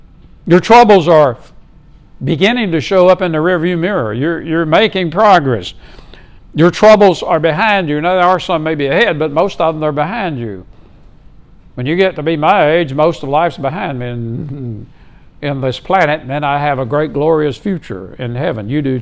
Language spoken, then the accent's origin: English; Meridian, Mississippi, United States; I grew up in Meridian, Mississippi. That's where I was born.